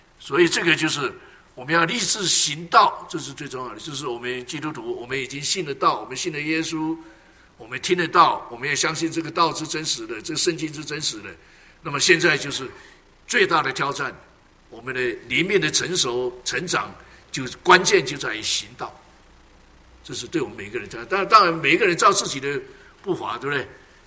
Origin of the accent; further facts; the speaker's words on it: China; 我们中国人早期的这哲学家